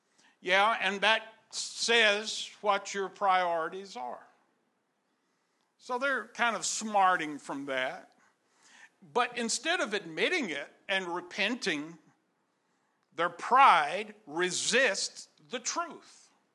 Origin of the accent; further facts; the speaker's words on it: Texas, United States; I know it is hard for some of y'all to believe that I'm actually from East Texas because I speak so refined and sophisticated.